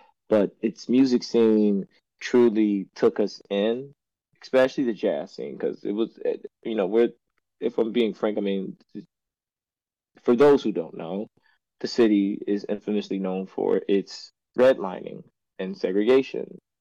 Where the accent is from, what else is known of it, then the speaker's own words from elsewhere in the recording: Chicago, Illinois, United States; And during that time, as you know, I'm from Chicago. I've never in my life ever had to experience a forest fire.